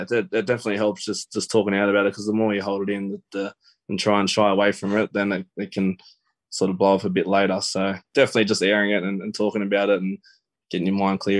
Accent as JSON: {"language": "English", "town": "Menangle", "region": "New South Wales", "country": "Australia", "tie": "born or raised there", "said": "I sort of talked about my childhood and growing up in Menangle and my dream to play the NRL."}